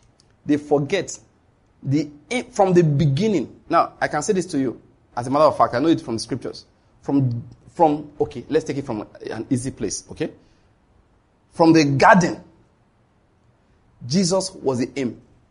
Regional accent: Nigeria; I'm a Christian from Nigeria.

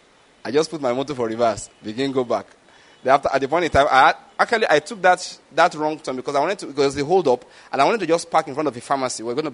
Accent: Ikeja, Lagos, Nigeria; You know, I come from Ikeja.

